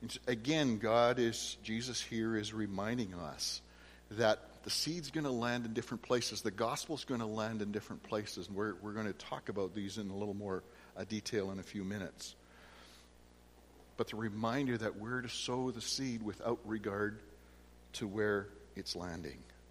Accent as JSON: {"language": "English", "region": "Saskatchewan", "country": "Canada", "tie": "born or raised there", "said": "I know growing up in Saskatchewan, especially when I was younger"}